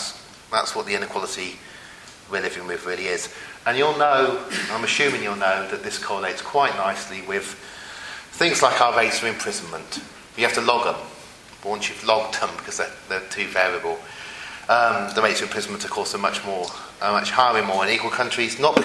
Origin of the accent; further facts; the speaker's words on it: Oxford, South East England, United Kingdom; moved away as an adult; growing up in Oxford as a child. I left Oxford 30 years ago and I've just come back to it.